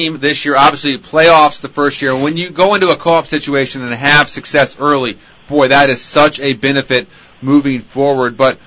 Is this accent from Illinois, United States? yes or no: yes; Bunker Hill, Illinois, United States; well, I'm from Bunker Hill, so I can say this with all due respect, but Bunker Hill's football history is not good.